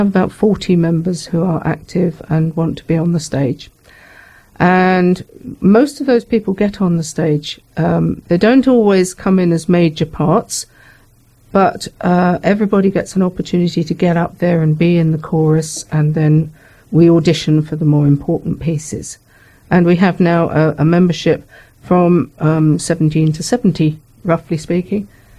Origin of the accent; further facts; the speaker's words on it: Redhill, South East England, United Kingdom; now in Outwood, United Kingdom; I'm originally from Red Hill, but now I live in Outwood, yes.